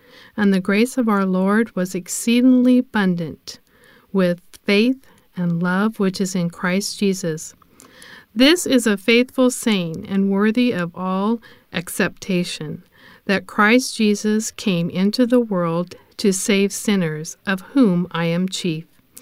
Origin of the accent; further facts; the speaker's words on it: Albuquerque, New Mexico, United States; I'm from Albuquerque, New Mexico